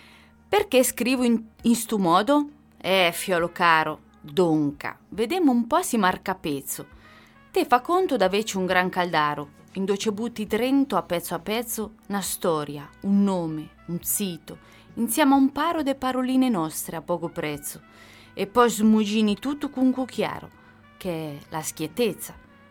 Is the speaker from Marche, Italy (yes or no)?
yes; Ancona, Marche, Italy; Io sono nata a Villa Maria.